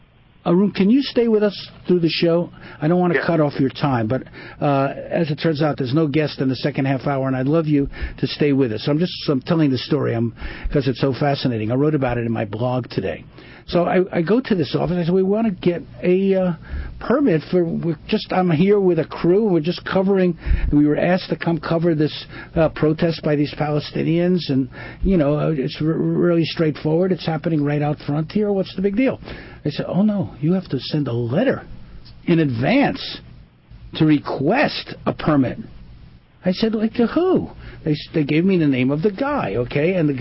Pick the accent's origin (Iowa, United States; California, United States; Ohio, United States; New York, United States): New York, United States; New York City; I'm from Chelsea, you know, down in Manhattan